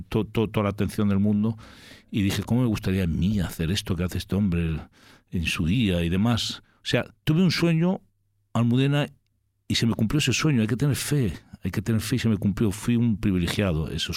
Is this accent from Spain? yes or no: yes; Ponferrada, Castile and León, Spain; moved away; yo me fui desde Ponferrada, en mi pueblo, hacia Madrid.